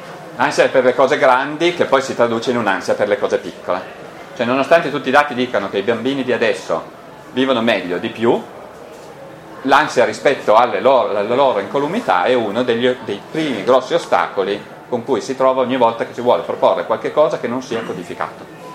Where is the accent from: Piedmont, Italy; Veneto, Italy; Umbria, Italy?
Piedmont, Italy; Turin; tenete conto che io sono io sono torinese, ma lavoro in Valle d'Aosta